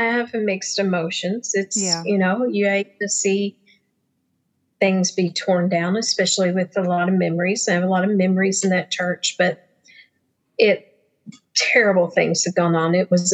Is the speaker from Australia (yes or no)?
no; Savannah, Georgia, United States; Because I was from Savannah, and therefore I liked country music.